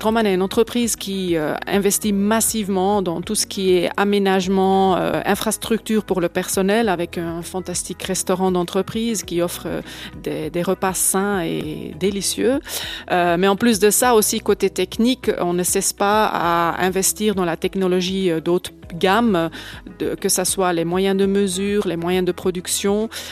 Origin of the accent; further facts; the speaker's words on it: Belgium; now in Villeret, Switzerland; Je suis venue de Belgique, habitante de Villeret depuis 14 ans.